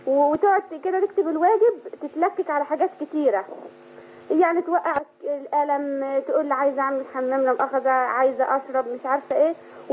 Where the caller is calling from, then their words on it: Cairo, Cairo Governorate, Egypt; من القاهرة.